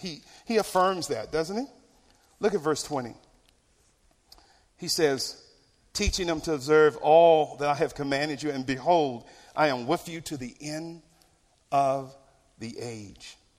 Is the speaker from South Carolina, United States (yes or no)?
no; Norfolk, Virginia, United States; Little Creek Amphibian Base, Norfolk Naval Base in Norfolk, Virginia. Any military here today? Yeah. So I grew up around Navy and Marines.